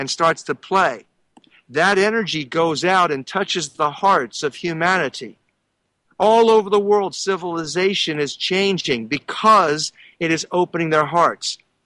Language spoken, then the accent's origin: English; Philadelphia, Pennsylvania, United States; born there; I find it extremely interesting, synchronous, that I'm from Philadelphia. I was born in Philadelphia.